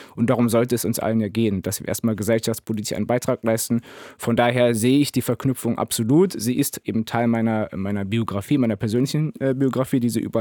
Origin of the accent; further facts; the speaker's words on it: Berlin, Germany; Ich war in einem migrantischen Viertel, bin ich hier in Charlottenburg aufgewachsen, zwischen dem Schloss Charlottenburg und Lietzensee, direkt hier um die Ecke quasi.